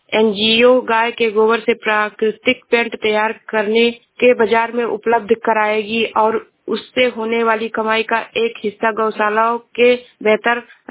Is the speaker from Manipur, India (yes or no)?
no; Shravasti, Uttar Pradesh, India; मैं जिला श्रावस्ती से हूँ।